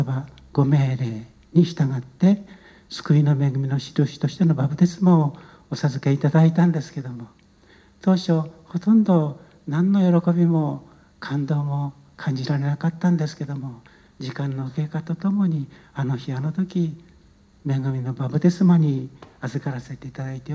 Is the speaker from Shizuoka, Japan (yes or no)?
yes; Numazu, Shizuoka, Japan; 私は、沼津で生まれ育ちました。で、21歳の時に沼津の教会に導かれました。